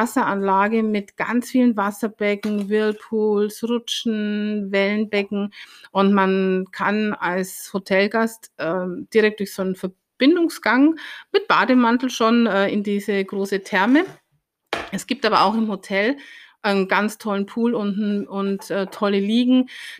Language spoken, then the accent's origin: German; Bavaria, Germany; das ist so die halbe Strecke zu meiner alten Heimat in die Oberpfalz.